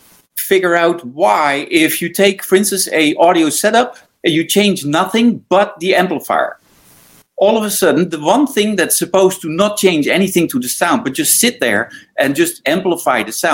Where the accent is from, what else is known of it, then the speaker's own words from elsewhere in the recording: Netherlands; English is a second language; moved away; originally I'm from the Netherlands, as you can hear in my accent and probably see in my name as well. I moved with my whole family in 2005.